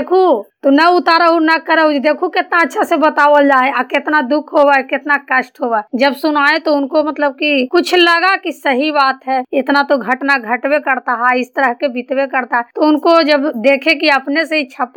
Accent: Balwa, Bihar, India; मैं गांव बलवा से बोल रही हूँ, पोस्ट भोजपुर थाना नगर नौसा जिला नालंदा के निवासी हूँ

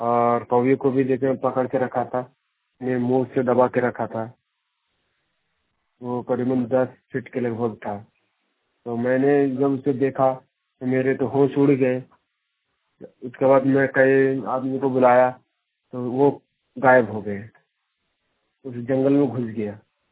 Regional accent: Dumka, Jharkhand, India; मैं दुमका जिला के रहने वाला हूँ। हमारा गांव हरना कुंडी रोड काली मंदिर चित्रापाड़ा में है।

